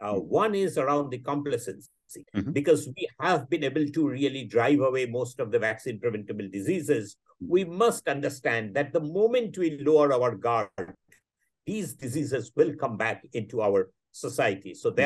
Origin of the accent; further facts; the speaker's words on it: India; And there is no more pride, you know, I have as an Indian than to see the progress that it has made since, say, 2001.